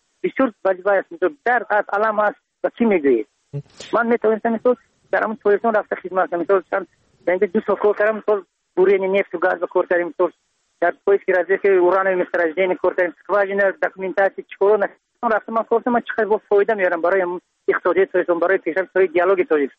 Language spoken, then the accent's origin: Persian; Tajikistan; من چی در وطن خودم برای تربیت فرزندان تاجیک، برای مثلا متخصصان تایید کردم